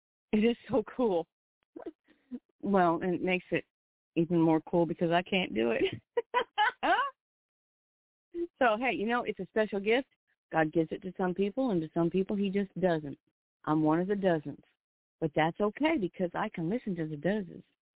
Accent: Idaho, United States; Idaho is my home state, okay? That's home. Especially North Idaho, not South Idaho. South Idaho is a totally different place. North Idaho, that's my home state.

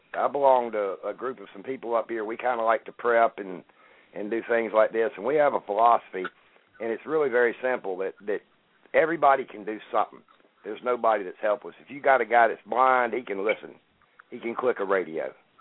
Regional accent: North Carolina, United States; I'm from North Carolina. We live up in the mountains.

